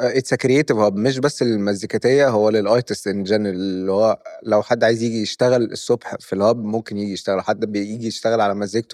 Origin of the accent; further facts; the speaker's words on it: Egypt; أنا طبعا مصريين